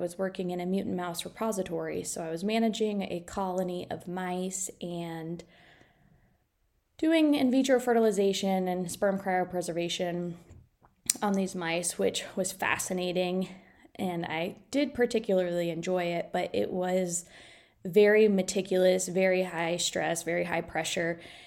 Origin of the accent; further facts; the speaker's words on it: Ohio, United States; I grew up in Ohio.